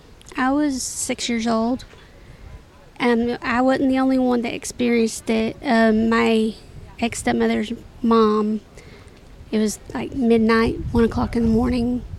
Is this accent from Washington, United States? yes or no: yes; Seattle, Washington, United States; from Seattle, Washington